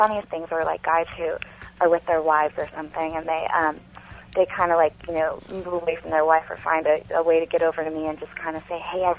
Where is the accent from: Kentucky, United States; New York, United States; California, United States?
California, United States; now in San Fernando Valley, United States; I'm from Orange County, California.